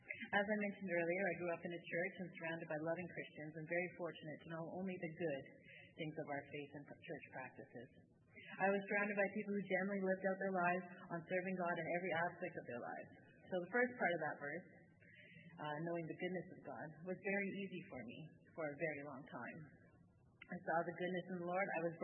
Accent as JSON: {"language": "English", "country": "Pakistan", "tie": "born or raised there", "said": "I was born into a missionary family and was fortunate enough to be born and raised in Pakistan."}